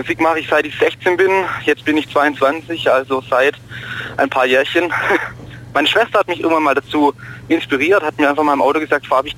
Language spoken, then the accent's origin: German; Alfdorf, Baden-Württemberg, Germany; Das war in Alfdorf, also da, wo ich aufgewachsen bin.